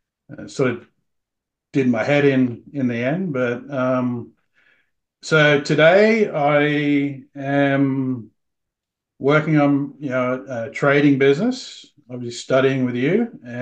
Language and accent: English; Australia; now in New York, United States; I'm 45 years old. Born and raised in Australia. I've lived in the United States for the majority of my life. I live in Long Island or New York.